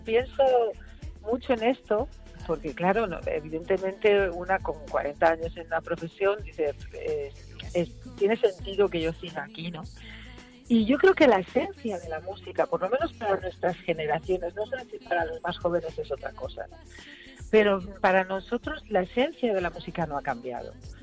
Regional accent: Yecla, Region of Murcia, Spain; also born or lived in Paris; Tengo que decir que no soy de Valencia, porque igual la gente se molesta. Soy de Yecla, aunque nací en París.

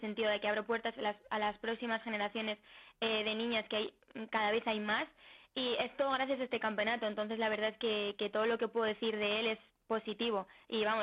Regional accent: Arganda del Rey, Community of Madrid, Spain; porque yo además estoy súper orgullosa de ser argandeña y de poder llevar mi pueblo muy alto.

